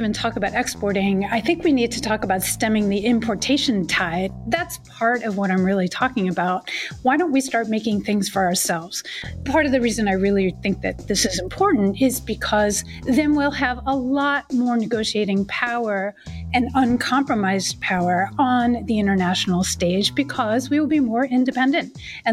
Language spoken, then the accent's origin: English; Boston, Massachusetts, United States; It's kind of funny to think that MIT, I'm from Boston